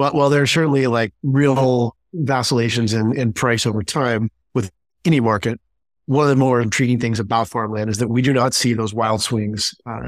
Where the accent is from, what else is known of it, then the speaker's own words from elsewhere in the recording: Arkansas, United States; So I grew up here in Arkansas, where I live today.